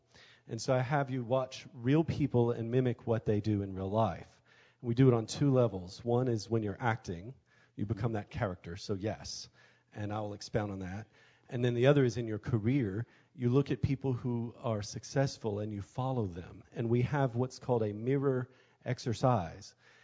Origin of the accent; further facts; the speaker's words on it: Huntsville, Alabama, United States; also born or lived in Los Angeles; I am from Huntsville. I went to Los Angeles. I trained in film and TV, lived there 13 years. Ayoka came and joined me. She became a casting director. We moved home.